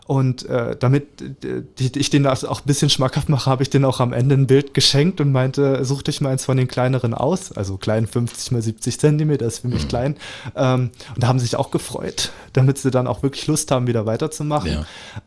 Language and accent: German; Lübbenau, Brandenburg, Germany; dann habe ich dieses Jahr, Ende des Jahres, eine Ausstellung in Lübbenau im Rathaus, im Spreewald. Da freue ich mich auch sehr drauf, weil da bin ich ja aufgewachsen im Kinderheim. Das ist dann wie nach Hause kommen.